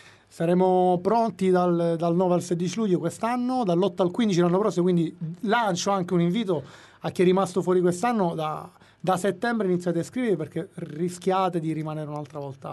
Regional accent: Palermo, Sicily, Italy; now in Belgium; da buon palermitano è giusto e doveroso far conoscere la nostra bella Palermo a tutti.

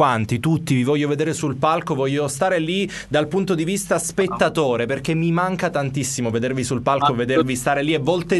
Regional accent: Sicily, Italy; noi siamo tra virgolette anche un po' fortunati, perché essendo siciliani in qualche modo abbiamo anche potuto vivere il calore della nostra terra

